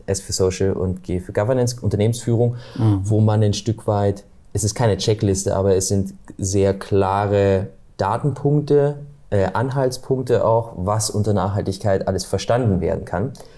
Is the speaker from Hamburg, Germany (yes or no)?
no; Thuringia, Germany; Nee, wir sind ja aus dem Osten in Thüringen. Da, also ein bisschen Radio haben wir abgekriegt.